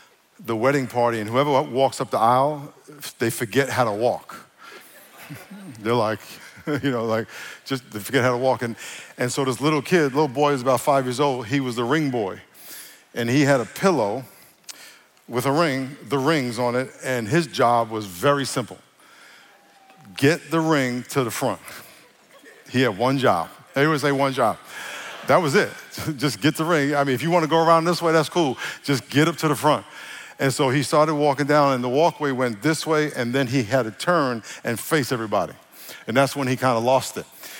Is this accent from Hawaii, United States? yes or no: no; New York, United States; I'm from New York, and when I go in New York, it's not nasty